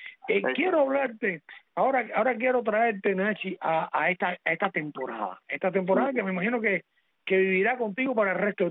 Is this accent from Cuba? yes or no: yes; Bejucal, Mayabeque, Cuba; Yo soy de Bejucal.